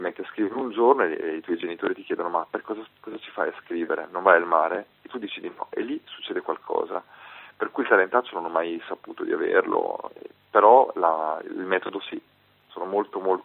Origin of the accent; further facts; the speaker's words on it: Rimini, Emilia-Romagna, Italy; Io sono di Rimini, sì.